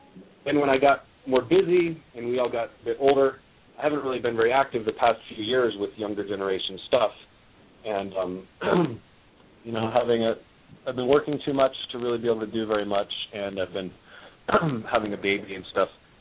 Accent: Hawaii, United States; moved away as an adult; now in Stockholm, Sweden; Yeah, I grew up in Hawaii, but then fell in love with a girl in Sweden and moved to Sweden when I was 19.

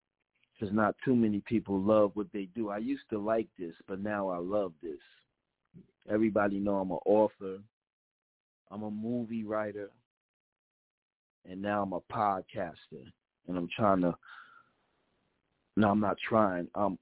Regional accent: Paterson, New Jersey, United States; I'm proud. I'm proud to be a Patersonian.

